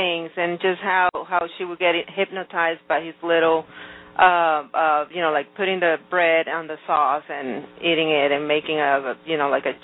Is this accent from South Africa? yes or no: no; Venezuela; that I grew up with in Venezuela